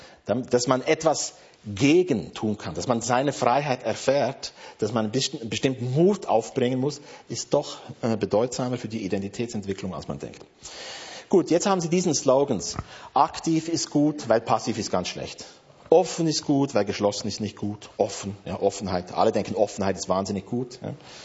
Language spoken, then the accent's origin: German; Basel, Basel-Stadt, Switzerland; ich komme ja aus Basel